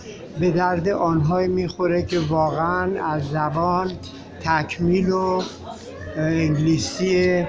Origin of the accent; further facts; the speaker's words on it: Iran; ما که ایرانی هستیم هزینه میکنیم میایم اینجا چیزی متوجه نمیشیم.